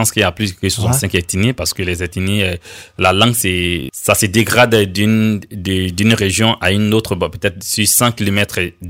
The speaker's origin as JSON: {"language": "French", "town": "Odienné", "region": "Denguélé", "country": "Côte d’Ivoire", "said": "Et moi, je suis d'Odjéné, dans le nord de la Côte d'Ivoire, trop loin du Mali."}